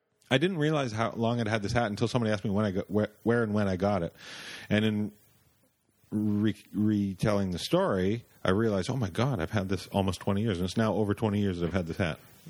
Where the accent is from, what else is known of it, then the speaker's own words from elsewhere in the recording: Canada; I want to say Jays because I'm Canadian and they're the one Canadian team now